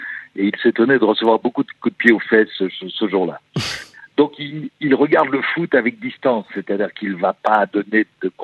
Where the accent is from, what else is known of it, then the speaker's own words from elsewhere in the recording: Belgium; Je suis belge, je vis en Belgique, j'y travaille.